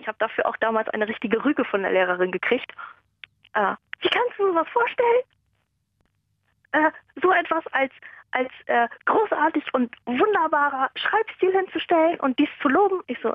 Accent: Lower Saxony, Germany; Ja, ich komme ja eigentlich aus dem Emsland und ich bin ja zweisprachig aufgewachsen.

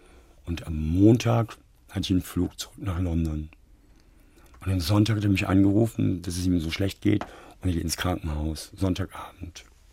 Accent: Germany; Das war immer ein bisschen schwierig natürlich, weil in England als Deutscher, man ahnt die Richtung.

